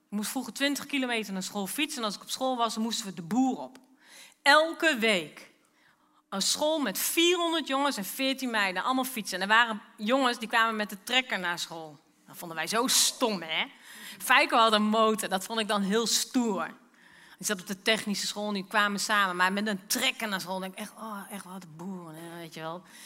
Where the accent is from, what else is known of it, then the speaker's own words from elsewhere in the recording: Alkmaar, North Holland, Netherlands; now in Achterhoek, Netherlands; Ik zei vroeger altijd, ah, ja, maar ik kom uit Alkmaar. Ik ben geboren in Alkmaar, hoor.